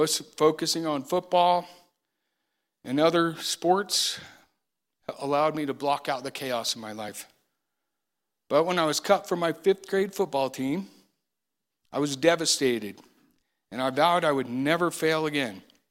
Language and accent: English; Alamosa, Colorado, United States; born there; I was born in Alamosa, Colorado in 1968. I was the baby of the family and the youngest of 10 cousins.